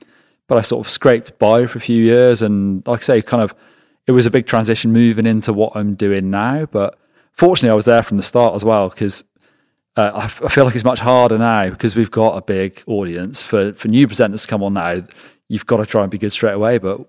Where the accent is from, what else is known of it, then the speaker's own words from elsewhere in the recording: West Midlands, United Kingdom; I grew up in Shropshire in England, which is fairly rural